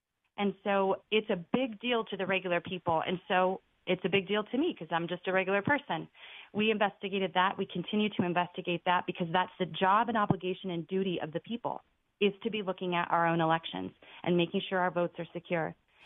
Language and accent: English; United States; I'm an American. I'm a Christian. I'm a mother. I'm an American.